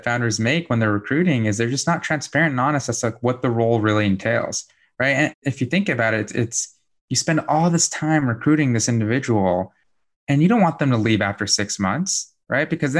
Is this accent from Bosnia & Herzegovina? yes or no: yes; Bosnia & Herzegovina; also born or lived in Germany; now in United States; So I'm originally from Bosnia, from Europe. So I immigrated to the States back in 1997.